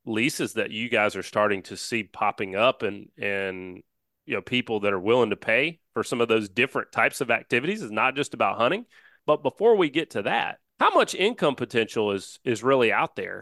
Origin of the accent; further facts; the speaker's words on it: Southeast, United States; You know, growing up in the Southeast, we're used to leasing land. Like that's not a new thing down here.